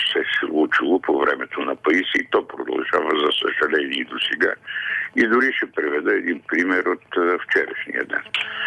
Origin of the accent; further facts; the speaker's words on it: Sozopol, Burgas Province, Bulgaria; за строителство на църква в родния ми град Созопол.